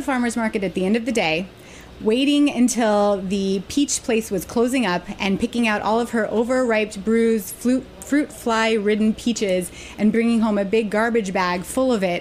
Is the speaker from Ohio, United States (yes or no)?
no; Alaska, United States; now in New York, United States; I was, yes.